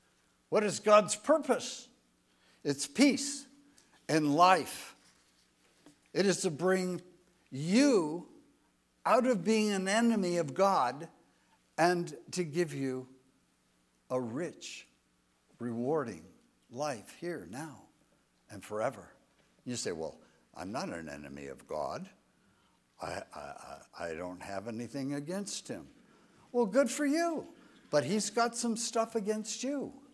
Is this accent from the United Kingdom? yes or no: yes; Scotland, United Kingdom; They were Jewish, but I'm not a Jew. I'm a Scotsman